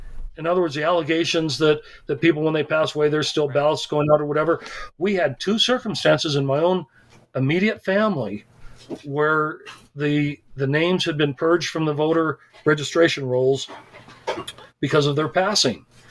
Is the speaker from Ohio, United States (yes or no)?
no; Chicago, Illinois, United States; I'm from Chicago originally. Voting early, voting often.